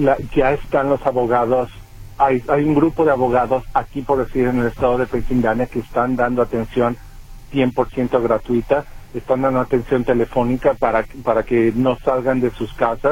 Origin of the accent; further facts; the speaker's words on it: Mexico; Y nosotros como mexicanos no tenemos la visa de TPS por refugio